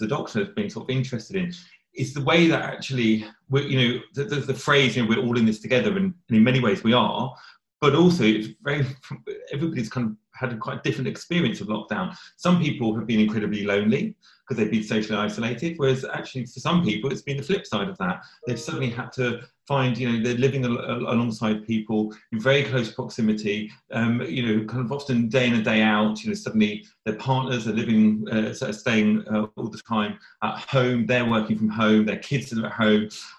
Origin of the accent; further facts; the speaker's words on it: Slough, South East England, United Kingdom; I'm originally from Slough, and which is where all your Mars bars come from.